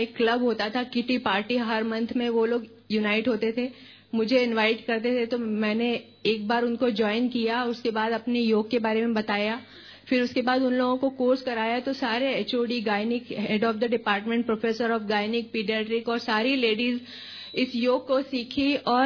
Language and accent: Hindi; Kanpur, Uttar Pradesh, India; कानपुर से आई हूं।